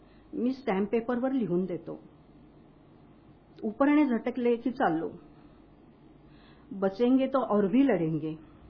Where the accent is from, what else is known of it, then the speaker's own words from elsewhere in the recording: Pandharpur, Maharashtra, India; माझे माहेर पंढरपूर, घरी आध्यात्मिक वातावरण, संध्याकाळच्या वेळेला रामरक्षा, भीमरूपी, गीतेतला 12वा अध्याय व त्यानंतर पाढे असे वातावरण होते.